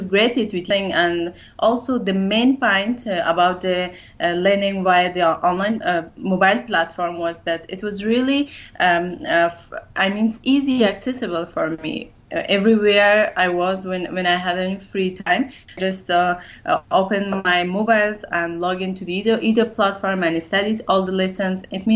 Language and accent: English; Afghanistan; I am one of the girl that I grew up in Afghanistan.